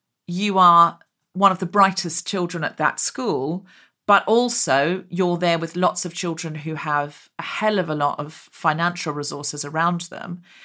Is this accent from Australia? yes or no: yes; Australia; I was raised in Australia.